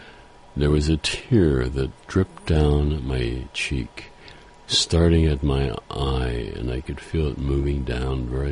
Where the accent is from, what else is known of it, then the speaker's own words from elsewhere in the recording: Philadelphia, Pennsylvania, United States; I'm from Philadelphia. I am from Northeast Philadelphia, not South Philadelphia, but everything counts in Philadelphia.